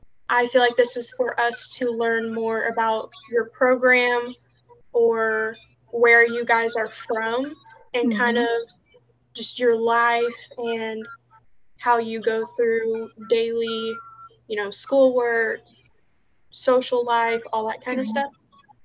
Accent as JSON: {"language": "English", "town": "Tulsa", "region": "Oklahoma", "country": "United States", "said": "No, I'm from Tulsa, Oklahoma."}